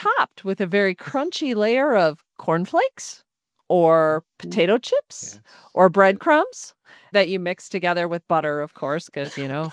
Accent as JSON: {"language": "English", "region": "Midwest", "country": "United States", "said": "You know, I'm from the Midwest. It's a hot dish."}